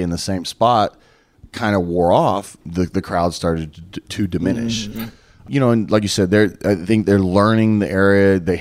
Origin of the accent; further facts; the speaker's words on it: Dallas, Texas, United States; You know, it benefited me because it was basically my hometown. That's your hometown, yeah. 20 minutes from my house. My family were 4 rows back. All these people, you know, my career more or less started in the Dallas area.